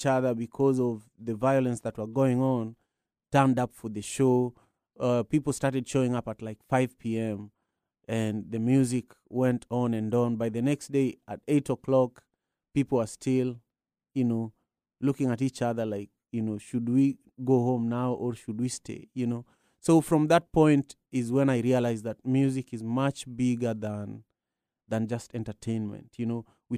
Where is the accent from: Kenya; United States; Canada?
Kenya; was able to travel back to Kenya. Very challenging, just traveling from the capital city back to my hometown.